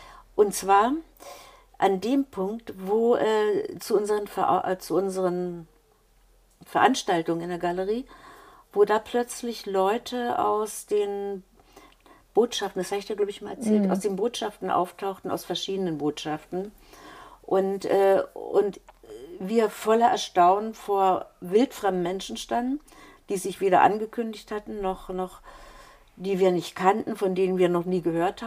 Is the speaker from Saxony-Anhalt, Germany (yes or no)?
yes; Werben, Saxony-Anhalt, Germany; durch Gespräche, die ich in Werben in meinem Heimatort habe